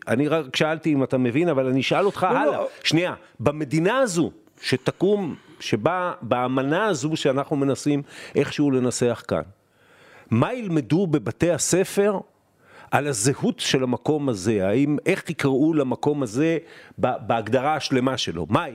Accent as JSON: {"language": "Hebrew", "town": "Haifa", "region": "Haifa District", "country": "Israel", "tie": "born there", "said": "אני נולדתי בבית חולים אלישה בחיפה."}